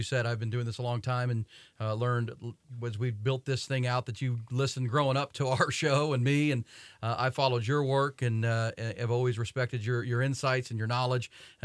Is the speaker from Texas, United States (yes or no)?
yes; Houston, Texas, United States; I grew up in Houston, grew up an avid sports fan, wanted to do sports radio from when I was a little kid.